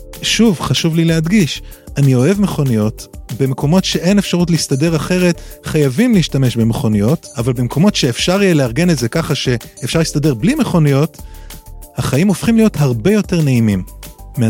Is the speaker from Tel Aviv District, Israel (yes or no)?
no; Jerusalem, Jerusalem District, Israel; בתור נער ירושלמי אני זוכר שכשרצינו לצאת לאנשהו היינו יורדים למדרחוב